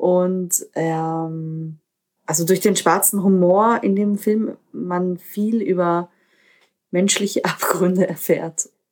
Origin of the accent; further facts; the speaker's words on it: Austria; okay, ich bin eine Österreicherin mit diesen slawischen Wurzeln.